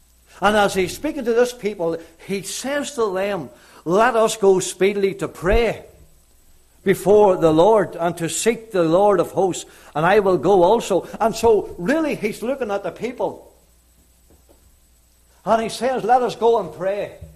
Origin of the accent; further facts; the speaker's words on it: Northern Ireland, United Kingdom; Even though I'm from Northern Ireland